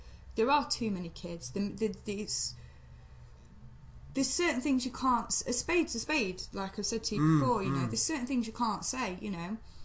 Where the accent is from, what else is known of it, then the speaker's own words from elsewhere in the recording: Sutton-in-Ashfield, East Midlands, United Kingdom; Moved to Nottingham when I was 13. So my first kind of secondary school experience, if you like, was Nottingham. I was born in Sutton in Ashfield in King's Mill, which is an old mining town. It's all, like, you know, middle-aged white people